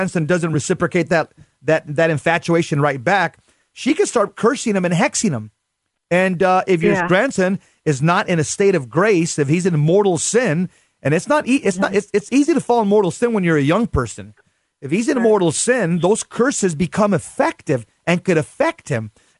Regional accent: United States; I'm Mexican American, so I'm saying this from personal knowledge

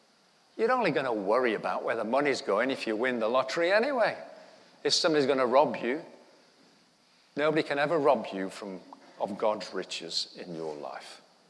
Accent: Sheffield, Yorkshire and the Humber, United Kingdom; I'm a Sheffield lad, born and raised on the Wyburn, and I was crying.

